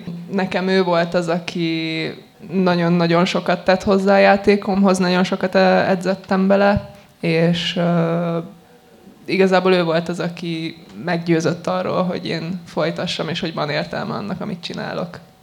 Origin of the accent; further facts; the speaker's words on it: Nyíregyháza, Szabolcs-Szatmár-Bereg, Hungary; also born or lived in Paks; Én Nyíregyházán születtem, és utána laktunk egy kicsit Pakson is, viszont én arra nem emlékszem. Úgyhogy én már csak Nyíregyházára így emlékszem normálisan.